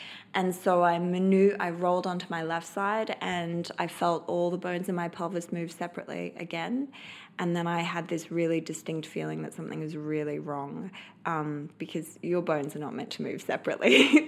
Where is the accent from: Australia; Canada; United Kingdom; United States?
Australia; I'm Australian. We're a bit stupid like that, a bit fearless. And I used to climb the cliffs in my hometown and climb the cliffs, sit on the cliff face.